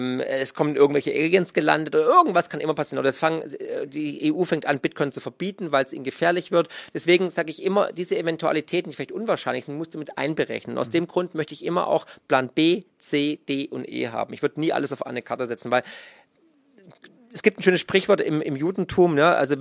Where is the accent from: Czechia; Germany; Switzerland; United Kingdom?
Germany; Baden-Württemberg; weil ich bin Schwabe